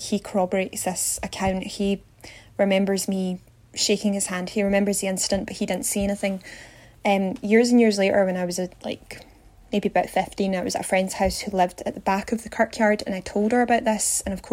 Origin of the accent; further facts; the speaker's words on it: Glasgow, Scotland, United Kingdom; I'm from Glasgow in Scotland